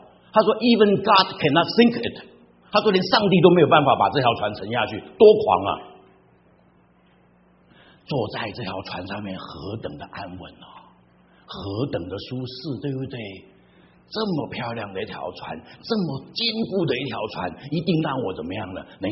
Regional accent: China; 我中国人才没那么笨

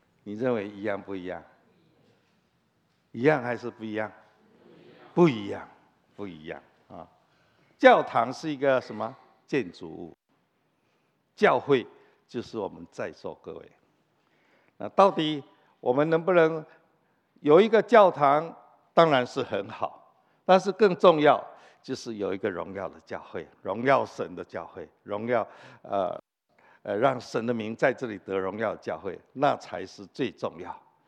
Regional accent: Los Angeles, California, United States; 特别我是从洛杉矶来的我们在洛杉矶住的房子呢大致上都是比较小小的

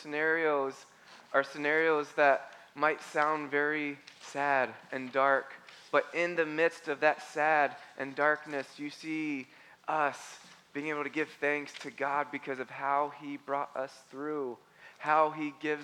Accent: United States; You know, I never take that for granted as an American.

